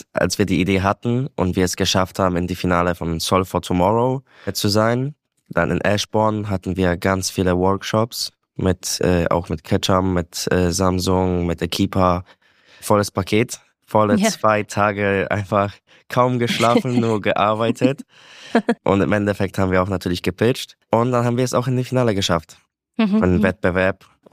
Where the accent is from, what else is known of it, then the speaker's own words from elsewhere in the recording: Poland; now in Germany; ich komme aus Polen und ich weiß schon, als ich noch in Polen gelebt habe